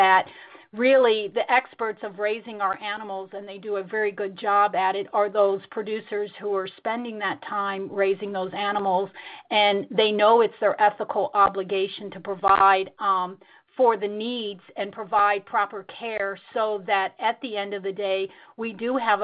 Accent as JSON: {"language": "English", "region": "Texas", "country": "United States", "tie": "born or raised there", "said": "You know, being in Illinois, I grew up in Texas, but being in Illinois, it's very different for me"}